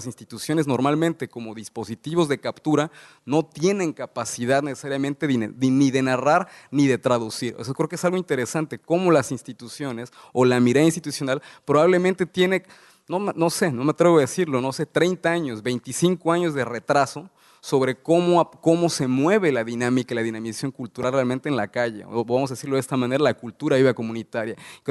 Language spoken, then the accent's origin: Spanish; Mexico; now in Dominican Republic; Yo soy mexicano, vivo en República Dominicana